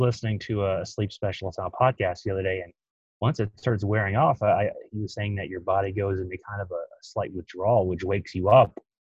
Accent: Chicago, Illinois, United States; Soda. I'm originally from Chicago.

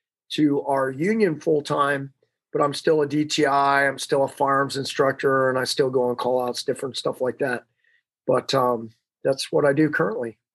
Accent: Phoenix, Arizona, United States; also born or lived in Los Angeles; I'm from Phoenix in LA. And Vegas kind of in the middle. I have family in Utah, Phoenix, LA.

